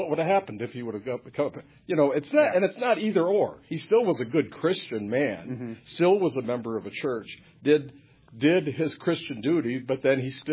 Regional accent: Michigan, United States

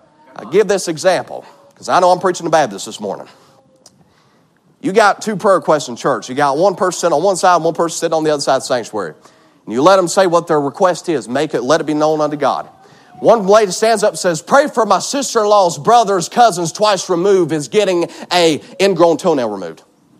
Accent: Georgia, United States; I'm from Georgia. I'm as crazy as a sprayed roach, but they keep me anyway.

